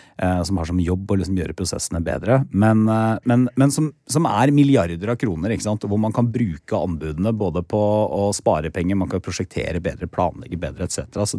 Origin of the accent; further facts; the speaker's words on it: Porsgrunn, Telemark, Norway; det er dobbeltsporet til min hjemby Porsgrunn som får unngjelde